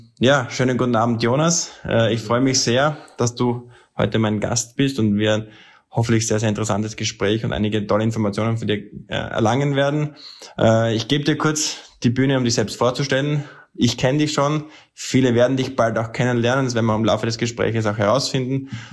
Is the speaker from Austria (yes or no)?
yes; Austria; Das hört man gerne als Österreicher